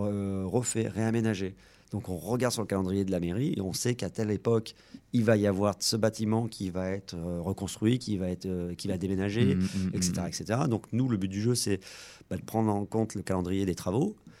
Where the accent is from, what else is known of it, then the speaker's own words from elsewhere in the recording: La Ferté-Saint-Aubin, Centre-Val de Loire, France; moved away as an adult; also born or lived in Paris; Je suis orléanais, à la base. Je suis de la Ferté-Saint-Aubin. Mais bon, moi, je suis parti faire mes études, vivre à Paris, à l'étranger.